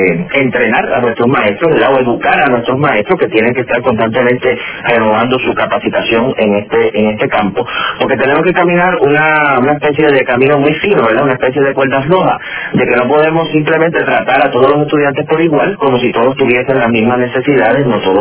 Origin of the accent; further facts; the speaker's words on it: Puerto Rico; Nosotros que somos puertorriqueños, que somos una nación de inmigrantes, que hemos tenido que inmigrar a otros países